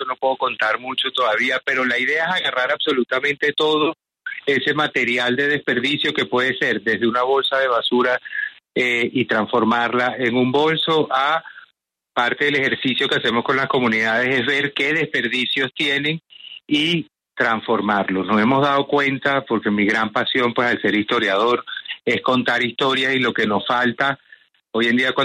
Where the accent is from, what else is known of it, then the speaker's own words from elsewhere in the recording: Venezuela; moved away as an adult; now in Colombia; Yo soy venezolano, pero ya tengo 14 años aquí en Colombia.